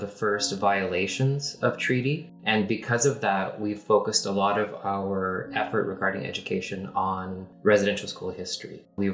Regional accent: Saskatoon, Saskatchewan, Canada; born there; I was born in Saskatoon, which is Treaty 6 territory. I am non-Indigenous. My grandparents came to Saskatchewan in the 1930s to farm.

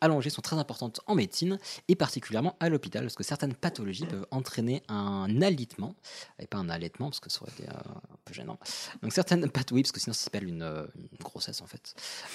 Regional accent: Morocco; je rappelle que je suis marocain donc j'ai le droit de faire.

